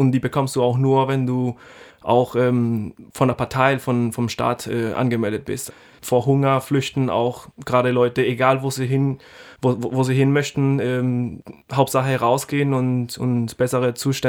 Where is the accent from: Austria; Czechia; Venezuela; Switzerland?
Venezuela; moved away; Situation, was Venezuela im Moment lebt. Ich bin schon 6 Jahre weg von meiner Heimat.